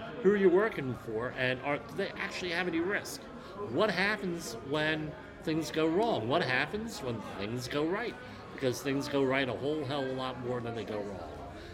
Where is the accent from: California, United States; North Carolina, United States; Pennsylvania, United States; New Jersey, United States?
New Jersey, United States; Woodbridge; Woodbridge, New Jersey, Woodbridge Township, New Jersey, or my hometown, another great example